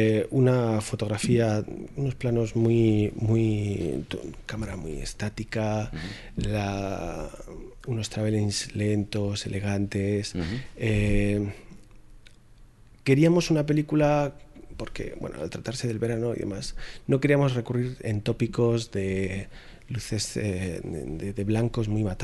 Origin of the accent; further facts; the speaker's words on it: Region of Murcia, Spain; now in Madrid, Spain; Yo soy murciano y vengo de provincias, aunque llevo aquí en Madrid viviendo 10 años